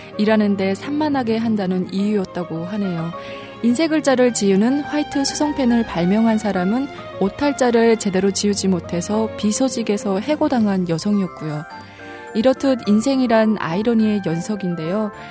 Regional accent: Musan, North Hamgyong, North Korea; now in South Korea; 저는 똑소리 나는 무산 여자

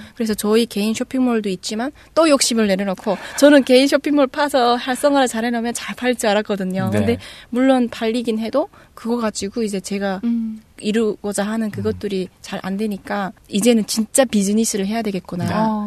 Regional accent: North Korea; moved away; 사람들은 내가 탈북민인지 내가 어떻게 생겼는지 네, 안 보는구나.

